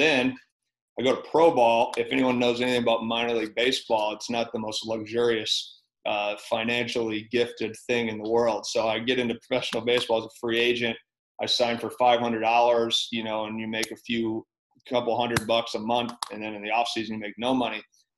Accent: Michigan, United States; No, I grew up in Michigan. I went to Central Michigan. I transferred to Minnesota State.

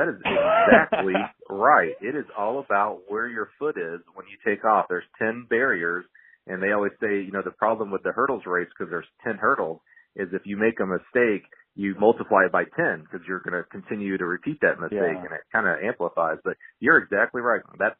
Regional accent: Alabama, United States; moved away as an adult; also born or lived in Chicago; So I grew up in Alabama, so I ran track at my small school down in Alabama and then actually moved to Chicago to go to an engineering school.

